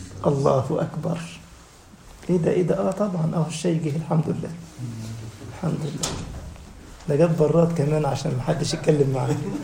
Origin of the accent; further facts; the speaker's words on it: Egypt; now in Germany; في بلح أحمر كده اسمه زغلول عندنا في مصر مش موجود هنا في ألمانيا